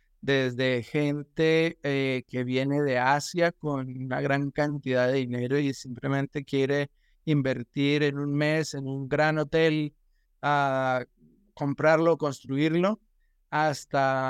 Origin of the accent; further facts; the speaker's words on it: Colombia; tendría que empezar con que soy colombiano y tuve mi empresa, mi propia empresa en Colombia por 8 años, casi 9 años.